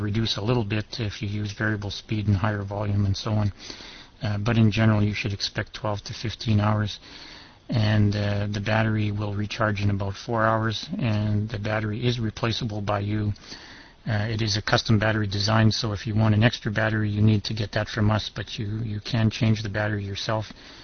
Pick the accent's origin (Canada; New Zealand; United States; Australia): Canada; so I'm also Canadian, and I would dearly love it if they can make those books available up here.